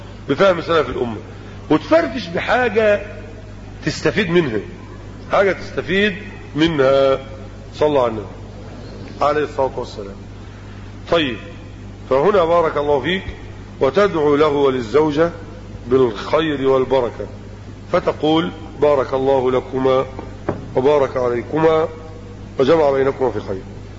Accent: Egypt; فإن النسوة عندنا في مصر بل وفي غير مصر لا تحل إشكالهن إلا بالتعدد

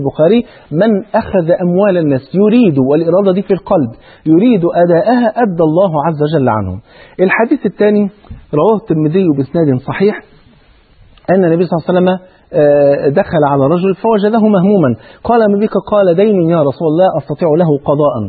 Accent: Egypt; المثل عندنا في مصر يقول يا بخت من بات مظلوم ولا يباتش ظالم

